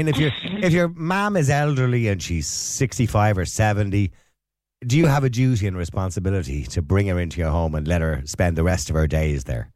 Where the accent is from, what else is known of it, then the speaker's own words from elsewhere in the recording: Ireland; When I say English, I'm obviously Irish, but it's an English name.